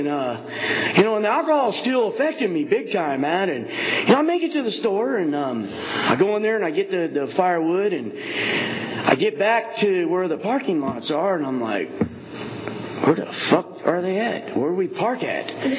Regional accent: Tulare, California, United States; We're from Tulare, man. You know what I mean? We're from Tulare, man.

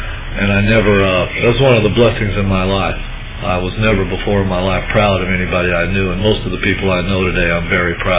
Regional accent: Porterville, California, United States; I'm an addict from Porterville, California.

